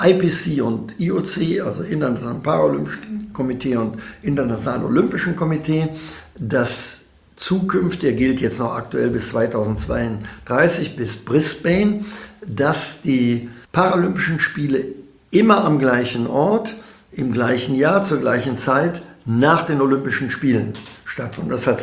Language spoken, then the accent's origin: German; Rhineland, Germany; Da sagen wir bei uns im Rheinland salopp, auch andere Leute haben schöne Töchter.